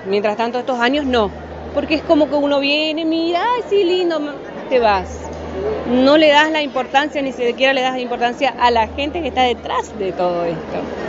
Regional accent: Posadas, Misiones, Argentina; soy acá de Posadas.

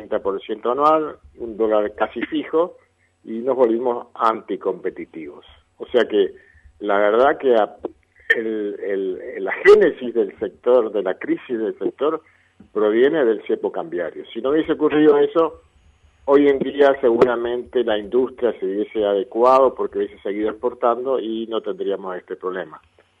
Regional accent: Argentina; Somos los argentinos

